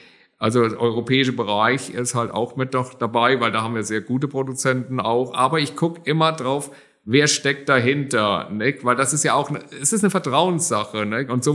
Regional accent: Heidelberg, Baden-Württemberg, Germany; Ich bin tatsächlich gebürtiger Altstädter, damals noch im alten St. Elisabeth, unterhalb vom Schloss. Ein richtiger Neckarsume, sagt man auch.

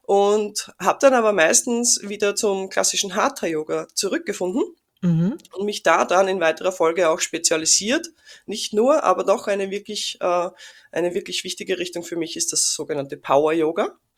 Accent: Austria; Also ich komme aus Österreich und es war in Österreich noch gar nicht so wirklich bekannt

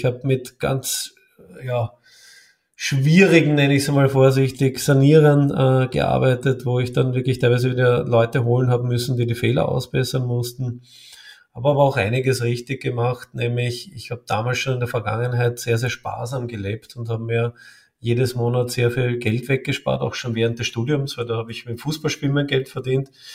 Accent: Vienna, Austria; ich bin ein echter Österreicher und lebe und bin auch geboren in Wien, in der Hauptstadt, in der schönsten deutschsprachigen Stadt.

